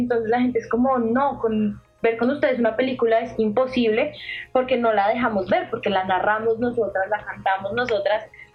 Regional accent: Ibagué, Tolima, Colombia; also born or lived in Bogotá / Villavicencio / Granada; yo nací aquí en Bogotá, viví un año aquí en Bogotá con mis papás. Al cumplir el año nos fuimos a vivir a Villavicencio, luego viví en Granada Meta, y de Granada Meta me fui a vivir a Ibagué, y en Ibagué viví creo que unos 5 o 7 años

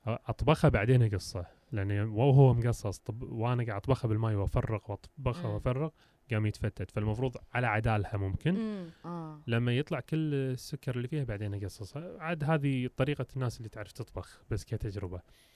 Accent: Kuwait; عندنا بالكويت في وايد مطاعم حلوه

